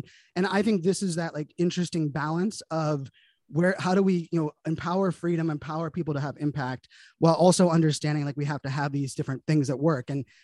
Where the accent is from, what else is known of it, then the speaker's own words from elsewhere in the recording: Pittsburgh, Pennsylvania, United States; I grew up in Pittsburgh, Pennsylvania, you know, and I remember like the first time I left the state, like I was like the first of my family that had left the state.